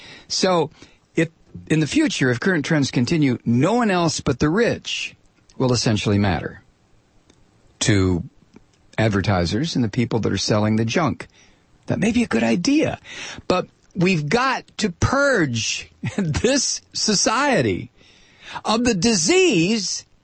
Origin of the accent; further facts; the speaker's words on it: Toledo, Ohio, United States; I just wanted to be in that middle class as I saw it as a kid growing up in Toledo